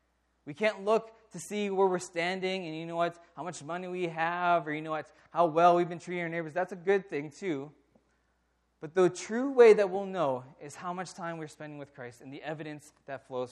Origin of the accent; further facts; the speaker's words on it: United States; Yeah, I do have the ability to read, even though I'm an American.